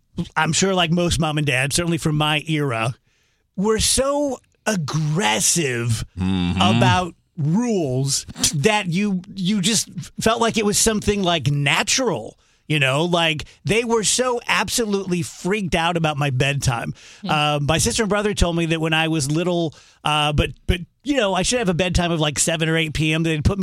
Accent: South Roxana, Illinois, United States; And you have to remember, I'm from South Roxana, right? I'm just waiting to get sued. I'm looking out for the revenuers. Like, I'm hick.

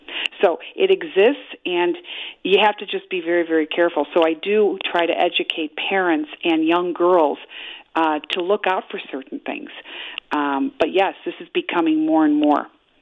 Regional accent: Chicago, Illinois, United States; You know, it started in Chicago because I was raised in Chicago my whole life, but now it's all over the world that I work with.

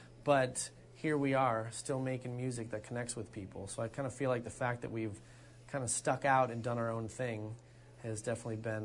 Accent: Chicago, Illinois, United States; we're all from Chicago

